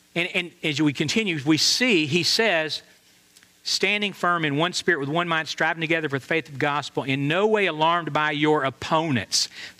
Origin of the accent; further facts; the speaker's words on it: Atlanta, Georgia, United States; I'm from Atlanta. You got nothing on us.